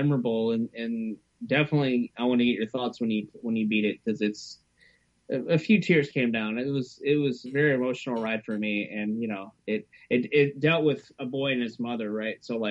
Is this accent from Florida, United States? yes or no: no; New Orleans, Louisiana, United States; also I'm from New Orleans, so it kind of had like that New Orleans kind of feel vibe